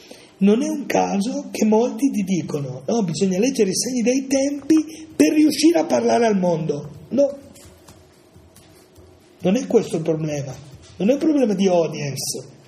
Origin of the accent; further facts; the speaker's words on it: Piedmont, Italy; born there; io sono nato in una famiglia del Cuneese in questi anni qua, negli anni 50